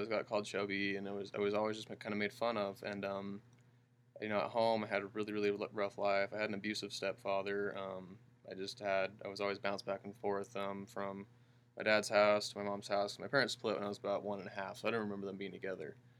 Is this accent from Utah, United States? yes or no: yes; Utah, United States; And, you know, I grew up in Utah not being Mormon, and which is very, very difficult.